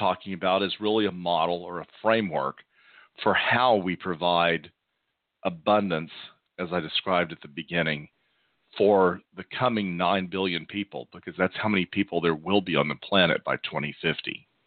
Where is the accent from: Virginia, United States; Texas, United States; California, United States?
Texas, United States; now in Chesterfield, United States; And this South Texas boy is just not used to that.